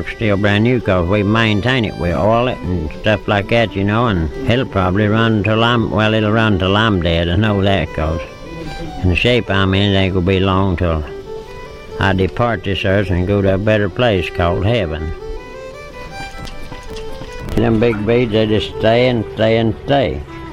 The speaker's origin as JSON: {"language": "English", "town": "Bamberg", "region": "Bavaria", "country": "Germany", "said": "I come from Bamberg, Germany."}